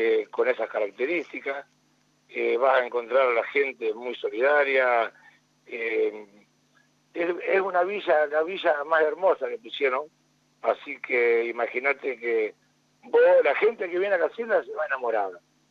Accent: Casilda, Santa Fe, Argentina; born there; Nací en Casilda hace 55 años, sí, señor.

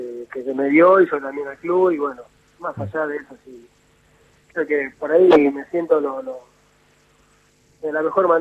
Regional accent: Argentina; que sabemos que todos los argentinos estamos esperando que Argentina pueda salir campeón

